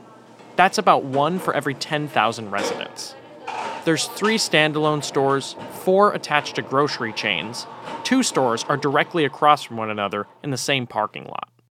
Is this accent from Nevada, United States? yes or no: no; Woodbury, Minnesota, United States; I grew up in Woodbury, a suburb just outside St. Paul. I usually tell people that Woodbury is just like every other suburb.